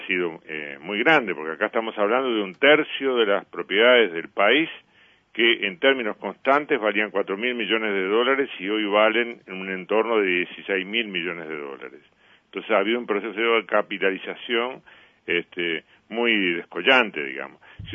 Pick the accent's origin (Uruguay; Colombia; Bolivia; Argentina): Uruguay; Eso lo tendremos que examinar, lo tendremos que examinar como uruguayos